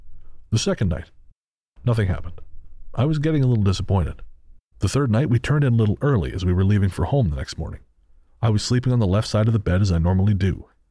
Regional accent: Tennessee, United States; But I grew up in Northeast Tennessee.

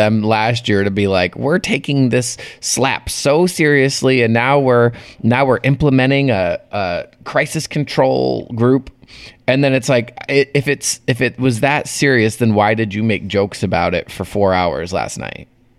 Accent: Dallas, Texas, United States; As you can tell from my accent, I'm from Dallas, Texas.

